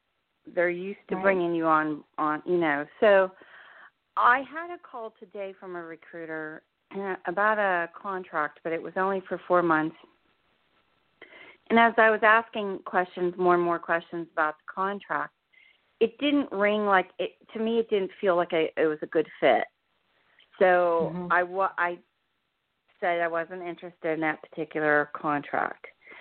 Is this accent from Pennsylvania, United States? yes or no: yes; Pittsburgh, Pennsylvania, United States; now in New Jersey, United States; Should I go back to, I'm originally from Pittsburgh. Should I go back towards our area? Should I finally settle down here in New Jersey permanently?